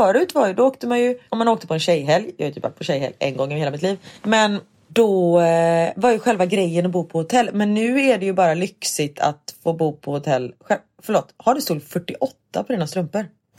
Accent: Gothenburg, Västra Götaland County, Sweden; både du och jag kommer från Göteborg. Men jag har liksom aldrig varit här. Alltså jag har sett Göteborg från en helt ny sida nu, känns som. För när jag är i Göteborg, visst jag bodde här fram tills jag var 20.

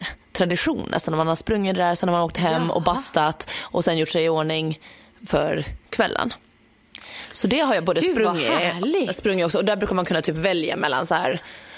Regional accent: Åland, Finland; men det här var ju hemma på Åland.

